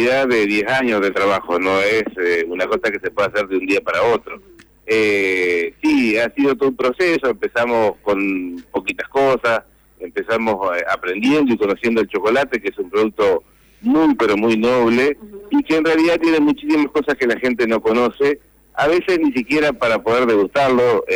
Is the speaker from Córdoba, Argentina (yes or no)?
no; Concordia, Entre Ríos, Argentina; nosotros somos de Concordia.